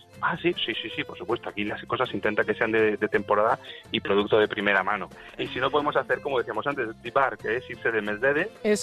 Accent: Spain; yo estábamos acostumbrado como español a salir a tomar unas cañas

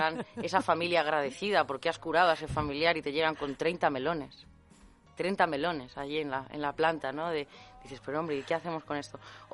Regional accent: Segovia, Castile and León, Spain; Yo que encima vengo de Castilla y León, de Segovia

